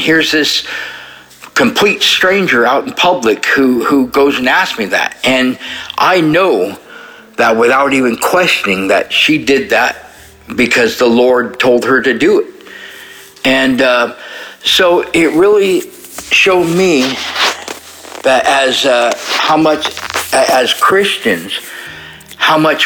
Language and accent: English; Salem, Oregon, United States; I'm from Salem, Oregon.